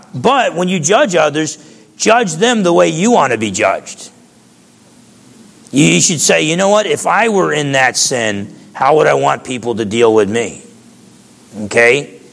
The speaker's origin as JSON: {"language": "English", "region": "New Jersey", "country": "United States", "tie": "born or raised there", "said": "I wouldn't even be surprised if there was a demon of pride or something just hanging out with me growing up in New Jersey."}